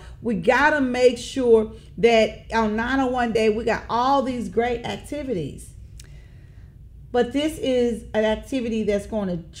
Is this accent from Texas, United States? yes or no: no; Memphis, Tennessee, United States; and not just Memphis, Sam, I'm from Memphis.